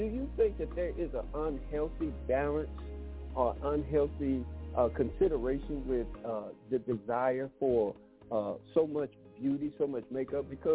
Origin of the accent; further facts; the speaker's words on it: Detroit, Michigan, United States; And if anybody knows about beauty, I grew up in Detroit.